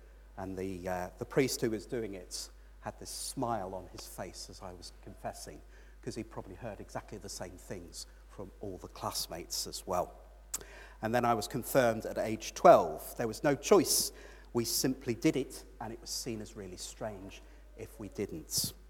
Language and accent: English; London, United Kingdom; So I was born in London in 1978, grew up in the suburbs of East London. And as London gets bigger and bigger and bigger over the years, the bit we were in is now probably in Kent.